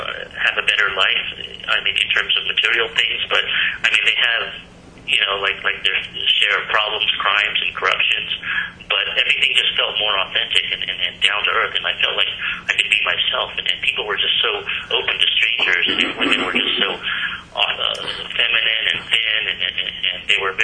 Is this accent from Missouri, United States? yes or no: no; California, United States; I grew up in California